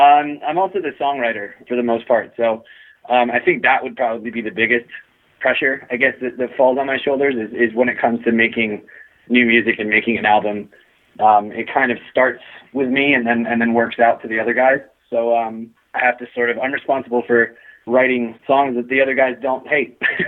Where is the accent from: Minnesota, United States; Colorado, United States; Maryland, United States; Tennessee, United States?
Maryland, United States; Baltimore; originally we're from Baltimore, which is a pretty small city in relation to a lot of, you know, the bigger cities in the States.